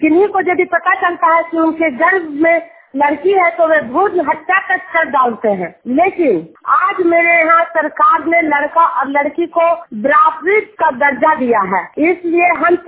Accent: Juniyar, Bihar, India

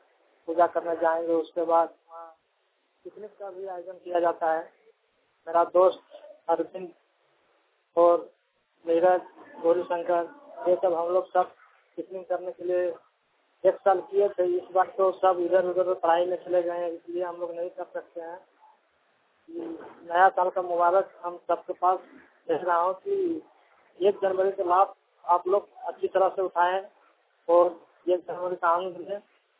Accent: Godda, Jharkhand, India; मैं गोड़ा जिला का निवासी हूँ, ग्राम लक्ष्मी।

